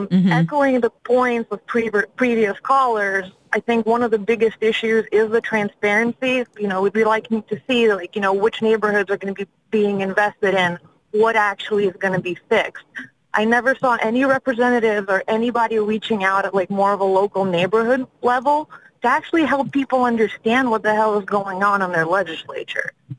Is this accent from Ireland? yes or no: no; Lithuania; I'm originally from Lithuania, so for me, like, pedestrian culture is pretty huge.